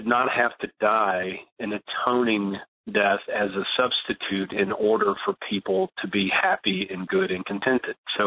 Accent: the South, United States; I am from the South. I have lived in the South, and I live in Nashville

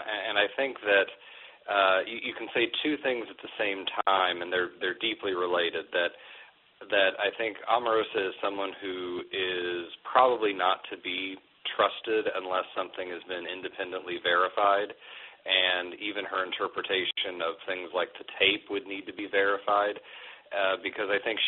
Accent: Ohio, United States; now in Michigan, United States; I didn't know till I moved to Michigan, and I grew up in Ohio, so it took to move up to there to figure it out

